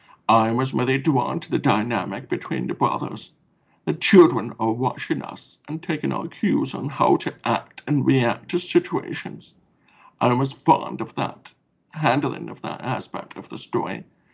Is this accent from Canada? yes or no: yes; Kingston, Ontario, Canada; because I'm from Kingston, Ontario